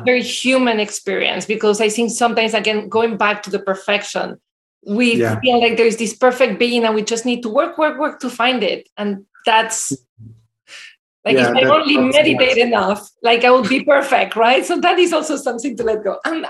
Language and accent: English; Belgium; also born or lived in Latin America; I grew up in Latin America. So even though I'm from Belgium, so I have like a melting pot of culture.